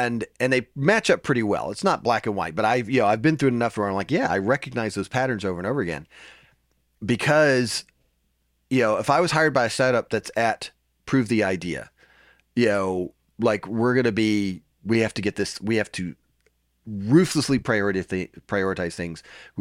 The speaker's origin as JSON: {"language": "English", "town": "Nashville", "region": "Tennessee", "country": "United States", "said": "So I'm from Nashville, the Music City."}